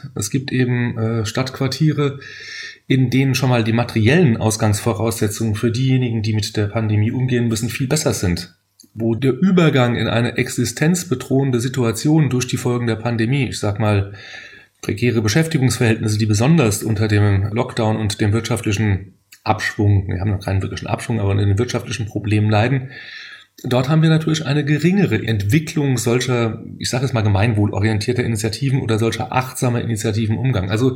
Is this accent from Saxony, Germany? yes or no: yes; Leipzig, Saxony, Germany; in meiner Heimatstadt Leipzig immer noch ein bisschen anders gesehen wird